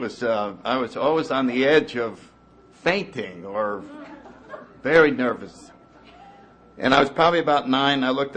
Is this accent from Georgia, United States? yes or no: no; New Haven, Connecticut, United States; And I grew up in New Haven, Connecticut in 1931.